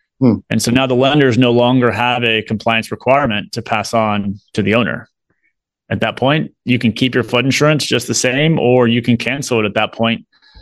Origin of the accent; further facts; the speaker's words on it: Kentucky, United States; I grew up in Kentucky, played tennis my whole life